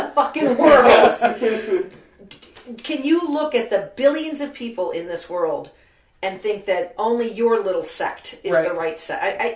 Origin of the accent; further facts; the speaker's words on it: Germany; I didn't grow up going to any kind of church. I grew up in Germany, in Europe, and not that that's...